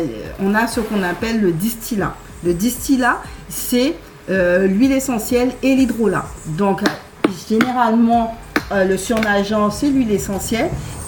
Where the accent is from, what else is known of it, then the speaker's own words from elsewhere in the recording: Goyave, Guadeloupe; Alors, moi, j'ai grandi à Goyave sur une exploitation agricole. Mon père et ma grand-mère sont agriculteurs.